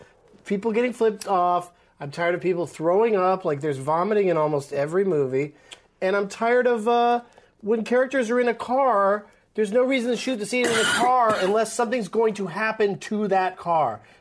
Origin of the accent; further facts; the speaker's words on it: San Diego, California, United States; They did a lot of those when I grew up in San Diego, and I'd get tickets to them.